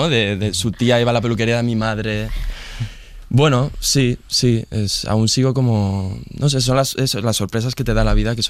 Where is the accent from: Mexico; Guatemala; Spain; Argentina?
Spain; Castilla-La Mancha; Y es un pueblo de La Mancha, un pueblo relativamente pequeño, y siempre he crecido viendo el cine de Almodóvar